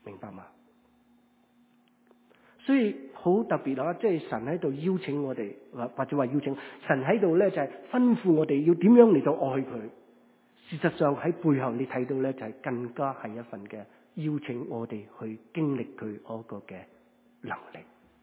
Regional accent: Dongguan, Guangdong, China; 我是东莞人嚟嘅，咁我哋在座咧有潮州人啊

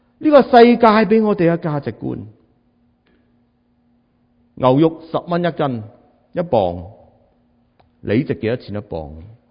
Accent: China; 其实呢个呢就係我哋 我哋中国人咧，经常会谂起、联想起嘅一样嘢

